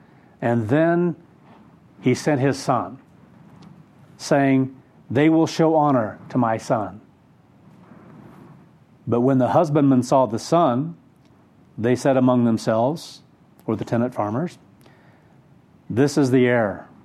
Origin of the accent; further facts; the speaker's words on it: Kansas, United States; when we were in Kansas, when I grew up in Kansas, that people could kind of rent or lease a land for a certain percentage of crops